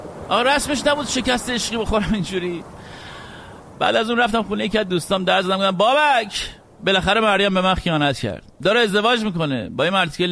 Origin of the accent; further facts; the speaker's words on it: Iran; moved away; وقتی از ایران اومدم بیرون